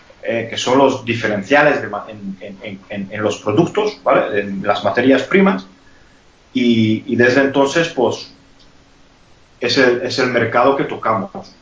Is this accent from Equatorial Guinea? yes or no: no; Hungary; Spanish is a second language; also born or lived in Spain; como podéis ver, tengo acento, soy húngaro, ¿vale?